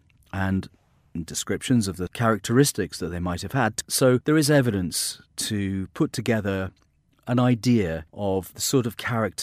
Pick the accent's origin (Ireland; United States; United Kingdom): United Kingdom; Yorkshire and the Humber; I'm originally from Yorkshire and occasionally the odd thing slips out. But mostly I speak in this sort of what you hear now, a sort of slightly neutral, I suppose, received pronunciation, you might call it.